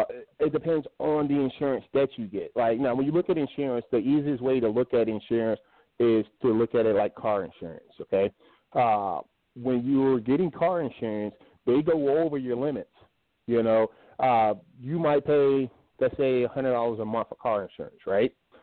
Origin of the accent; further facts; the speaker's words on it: Paducah, Kentucky, United States; I grew up in Paducah, Kentucky.